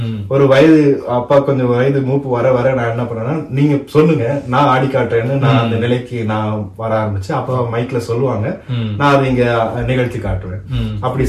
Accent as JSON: {"language": "Tamil", "town": "Chennai", "region": "Tamil Nadu", "country": "India", "tie": "born or raised there", "said": "அப்பா வந்து எங்க தாத்தா ஊர்னு பார்த்தா சிவகங்கை பாகனேரி. அப்பா பிறந்த வளர்ந்ததெல்லாம் சென்னை தான், நானும் சென்னை தான். ஆனா எங்க வேறு எல்லாமே வந்து பாத்தீங்கன்னா மதுரை, ராமநாதபுரம் அந்த பக்கம் தான். குலதெய்வம் கூட மானமதுரையில தான் இருக்குது."}